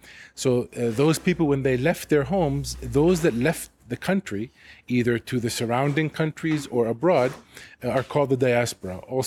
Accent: Youngstown, Ohio, United States; born there; So I was born in Youngstown, Ohio, for example. Still a Palestinian, but I happen to be a Palestinian who was born in America.

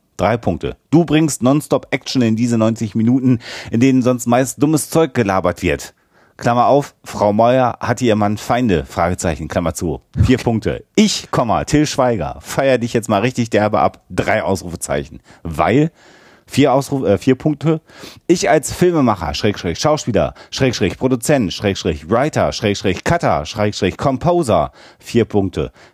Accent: Münster, North Rhine-Westphalia, Germany; now in Hamburg, Germany; ich komme aus Münster.

